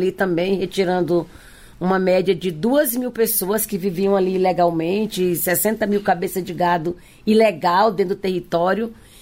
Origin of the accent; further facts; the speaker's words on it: Maranhão, Brazil; lá no meu estado, no Maranhão